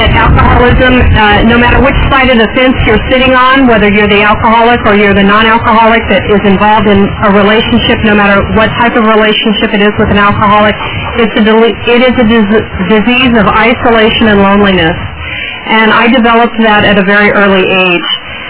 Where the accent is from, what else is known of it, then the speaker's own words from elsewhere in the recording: Arizona, United States; I grew up in Arizona. I came from what I believe to be an alcoholic home.